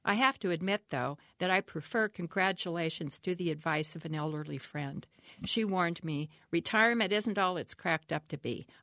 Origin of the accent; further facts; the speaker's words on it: Oregon, United States; I'm from Oregon, so I don't have family in Iowa